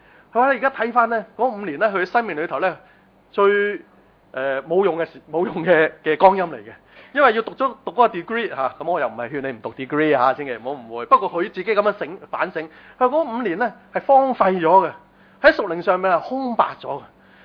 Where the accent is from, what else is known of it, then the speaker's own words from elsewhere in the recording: China; 就是我们中国人说，你泼开水怎样？覆水就难收